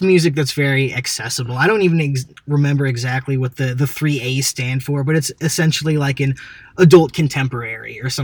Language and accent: English; Cedar Rapids, Iowa, United States; Cedar Rapids. Yeah. Shout out to Cedar Rapids, Iowa.